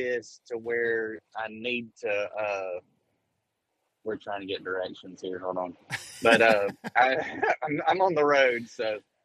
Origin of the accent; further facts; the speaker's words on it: Alabama, United States; I grew up on the Coosa River. Like, I've fished grass. I love Gunnersville, you know, stuff like that.